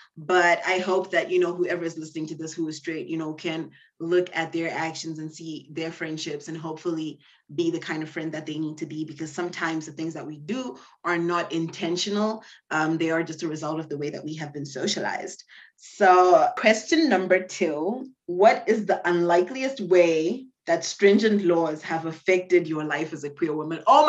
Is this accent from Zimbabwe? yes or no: yes; Zimbabwe; I'm from Zimbabwe.